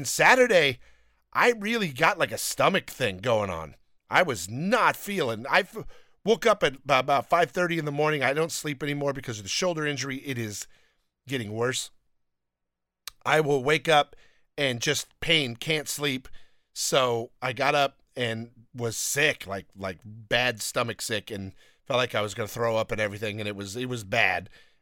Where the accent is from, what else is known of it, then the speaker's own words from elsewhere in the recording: Downey, California, United States; You know why? I grew up in Downey and eating Mexican food, and I love Mexican food